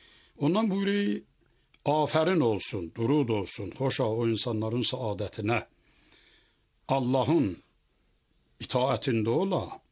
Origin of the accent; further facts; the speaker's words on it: Germi, Ardabil Province, Iran; Bəli, Germidə. Oradan gəlmişik biz Ərdəbilə.